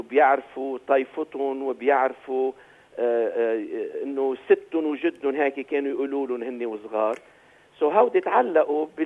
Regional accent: Lebanon; now in United States; نحنا كجالية لبنانية أمريكية

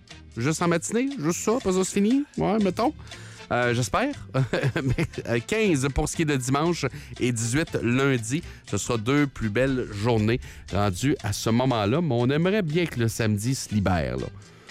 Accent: Gatineau, Quebec, Canada; Moi, je suis quelqu'un de Gatineau.

